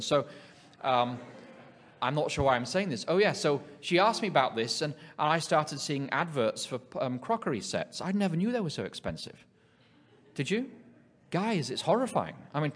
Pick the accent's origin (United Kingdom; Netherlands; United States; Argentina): United Kingdom; England; I come from England, and the government, the National Health Service, has been rolling out a track and trace app.